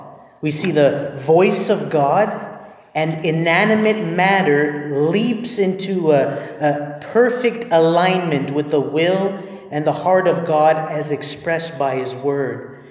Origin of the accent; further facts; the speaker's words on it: Edmonton, Alberta, Canada; I'm originally from Edmonton.